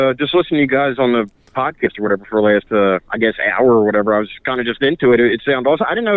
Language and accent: English; Philadelphia, Pennsylvania, United States; I am from the Philadelphia area.